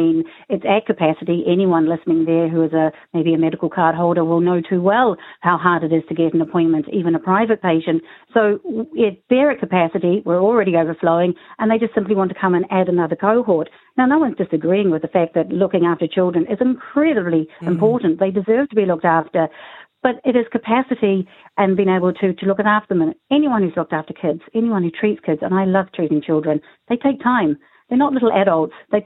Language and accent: English; New Zealand; Yeah, I come from, you can probably hear my voice, I'm from New Zealand.